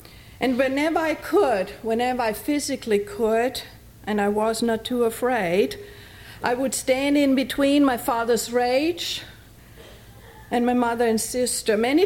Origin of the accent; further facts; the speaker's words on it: Austria; As a child, growing up in Austria, life was good, or so I thought.